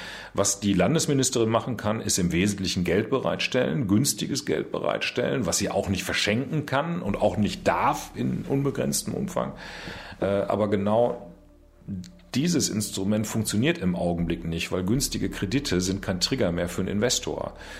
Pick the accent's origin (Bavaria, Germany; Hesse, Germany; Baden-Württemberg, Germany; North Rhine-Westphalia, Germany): North Rhine-Westphalia, Germany; Münster; Ich darf demnächst das Presseamt meiner Heimatstadt leiten in Münster, die für mich schönste Stadt in Nordrhein-Westfalen.